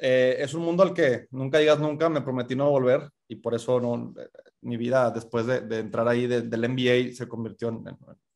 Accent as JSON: {"language": "Spanish", "country": "Spain", "accent": "Mexican", "moved": "yes", "lives_now": "Mexico", "said": "A pesar de mi acento mexicano, lo puedo cambiar si quieres. Yo soy originalmente español. Llevo 26 años en México, más o menos."}